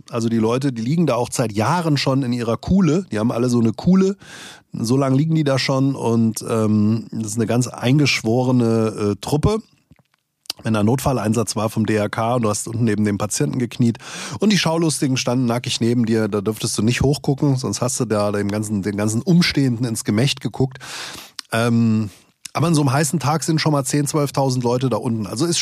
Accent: Langen, Hesse, Germany; weil ich komme ja aus Langen, habt ihr ja schon mitbekommen wahrscheinlich, bin da aufgewachsen.

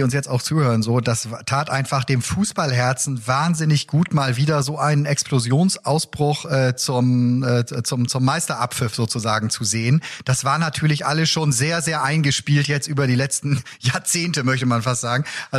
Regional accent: Bremen, Germany; als Bremer muss ich schon sagen

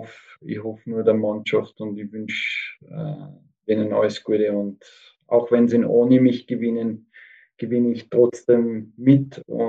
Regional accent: Austria; born there; Erste gebürtige Österreicher.

